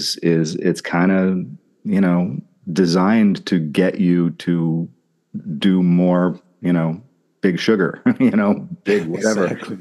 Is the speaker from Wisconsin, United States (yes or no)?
no; New Jersey, United States; I grew up in New Jersey and lived in New Jersey most of my life.